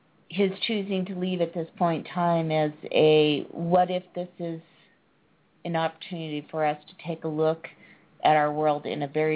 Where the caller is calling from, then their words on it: Colorado, United States; I am calling from Colorado.